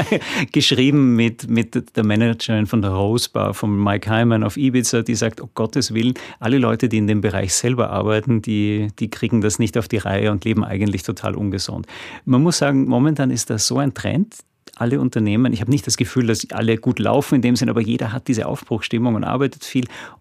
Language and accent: German; Austria; Ich als Österreicher